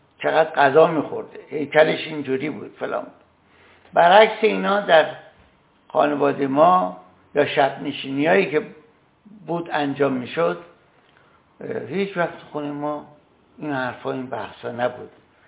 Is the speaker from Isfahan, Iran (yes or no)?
no; Varamin, Tehran Province, Iran; و اما من حقیر که اهل کجا هستم